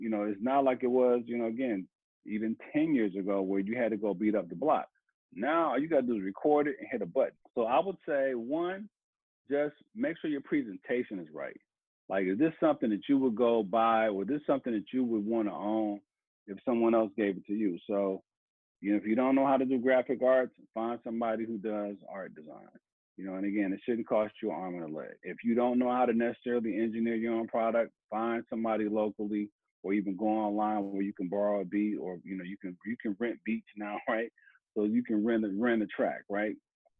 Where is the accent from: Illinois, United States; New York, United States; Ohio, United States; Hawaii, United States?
Ohio, United States; Cleveland; I was from Cleveland, Ohio. I was a new kid on the block, you know, and music was my refuge